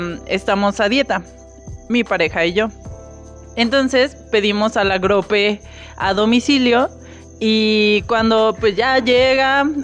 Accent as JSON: {"language": "Spanish", "region": "Durango", "country": "Mexico", "said": "Yo soy de Durango, allá los tomatillos son los que aquí son los tomates, estas bolitas pequeñas verdes."}